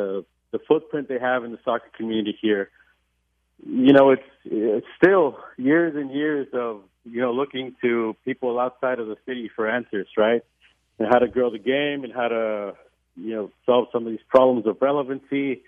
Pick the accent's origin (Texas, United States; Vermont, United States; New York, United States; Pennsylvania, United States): Texas, United States; Houston; I tell you this, maybe because a lot of people don't know, I'm born and bred in Houston.